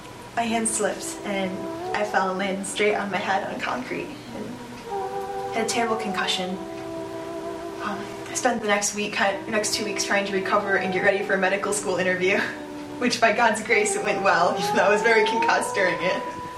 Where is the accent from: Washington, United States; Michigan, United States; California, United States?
Michigan, United States; Jenison; So, I'm from Jenison, Michigan, which is near Grand Rapids, right there.